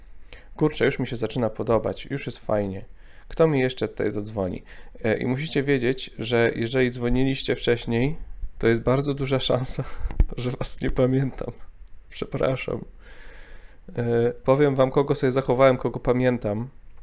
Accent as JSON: {"language": "Polish", "town": "Mrągowo", "region": "Warmian-Masurian Voivodeship", "country": "Poland", "tie": "born or raised there", "said": "jako, że ja się wychowałem w Mrągowie"}